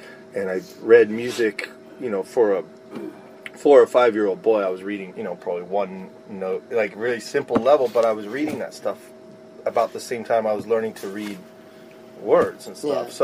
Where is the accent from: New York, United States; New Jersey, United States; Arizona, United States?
New Jersey, United States; On the East Coast, where I grew up in New Jersey, they have storms every night in the summer.